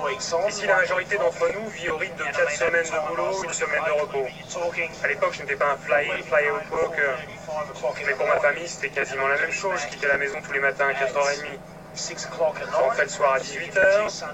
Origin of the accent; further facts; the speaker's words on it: Queensland, Australia; Ce n'est pas comme chez moi, dans le Queensland, où je peux me permettre d'aborder une tablée de filles et d'entamer la conversation